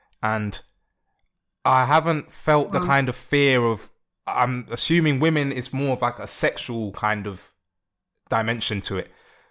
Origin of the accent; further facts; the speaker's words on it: London, United Kingdom; now in Spain; There was fear growing up in London. There was a lot of fear. And I'm in Spain at the moment. I'm living in Spain and I don't have that same fear.